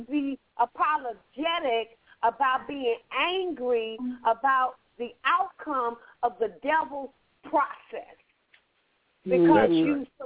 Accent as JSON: {"language": "English", "town": "Compton", "region": "California", "country": "United States", "said": "And I'm from Compton, so yes, ma'am. South Soul Lakers and Muriel Drive, sis."}